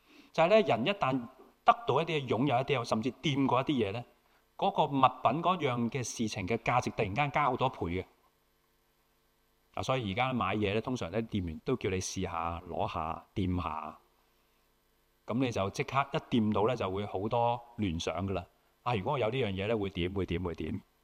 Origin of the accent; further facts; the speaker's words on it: Hong Kong; 你知道对于我们香港人，我们很熟悉这些挣扎的。